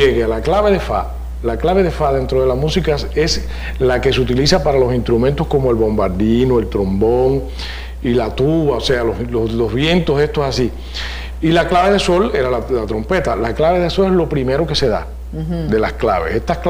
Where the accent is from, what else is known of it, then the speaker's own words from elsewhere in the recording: Puerto Padre, Las Tunas, Cuba; Puerto Padre.